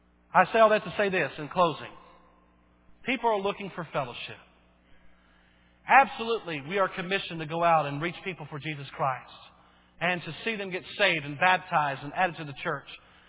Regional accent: Bowie, United States; And I remember as a kid where we grew up there in Bowie

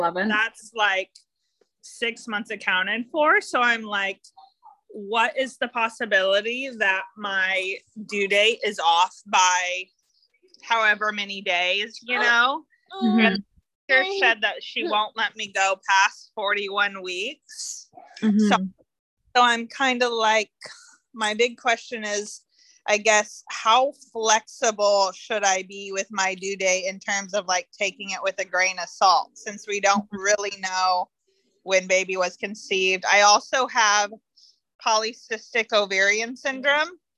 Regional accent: Indianapolis, Indiana, United States; now in Columbia, United States; So I'm actually from Indianapolis, Indiana, but my husband is in the Army and we're currently stationed at Columbia, South Carolina.

